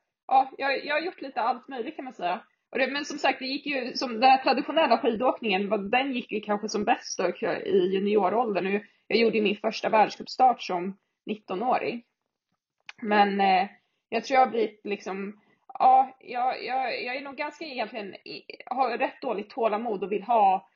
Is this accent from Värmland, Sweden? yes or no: no; Stockholm, Stockholm County, Sweden; also born or lived in Jämtland; Och sen är jag född och delvis uppvuxen i Stockholm.